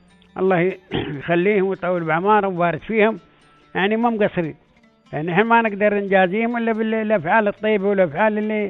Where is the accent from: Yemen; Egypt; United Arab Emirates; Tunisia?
United Arab Emirates; احنا تراثنا يعني معروف، لهجتنا وحده يعني، وعاداتنا وحده